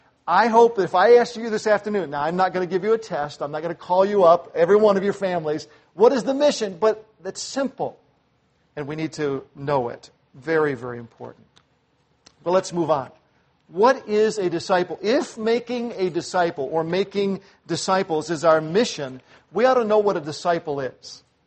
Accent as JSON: {"language": "English", "region": "Southern United States", "country": "United States", "tie": "born or raised there", "said": "I grew up in the South for a while. My dad pastored a church."}